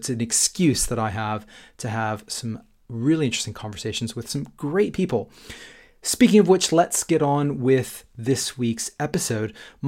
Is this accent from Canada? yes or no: yes; Canada; now in London, United Kingdom; I'm a Canadian based in London.